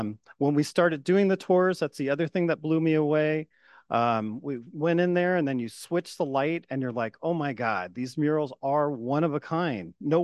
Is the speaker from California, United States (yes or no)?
yes; San Lorenzo, California, United States; I grew up in San Lorenzo, and Lorenzo Theater was always empty and vacant.